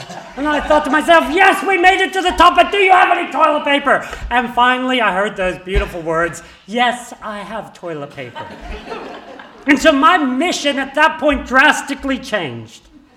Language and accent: English; Papua New Guinea; some of you might recall that I grew up in Papua New Guinea, and as a teenager, I had the opportunity to climb the tallest mountain in PNG.